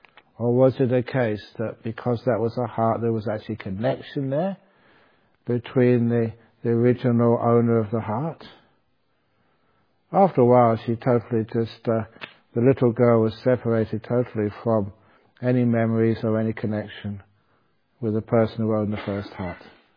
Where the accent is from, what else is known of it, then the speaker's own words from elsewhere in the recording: England, United Kingdom; born there; And I was born in England. No one in my family could spell Buddhism.